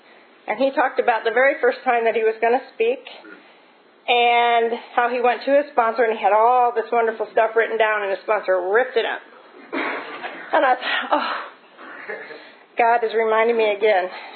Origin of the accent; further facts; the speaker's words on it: Indiana, United States; also born or lived in Florida; and I grew up in Indiana, and then I moved to Florida with him, and then I moved back to Indiana when I got divorced.